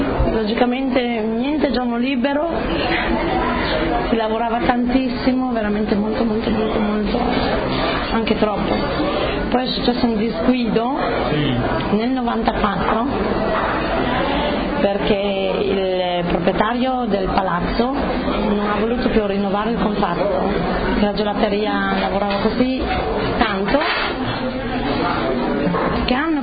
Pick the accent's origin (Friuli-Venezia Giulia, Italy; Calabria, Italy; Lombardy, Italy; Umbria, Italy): Friuli-Venezia Giulia, Italy; Erto; io come sono di Erto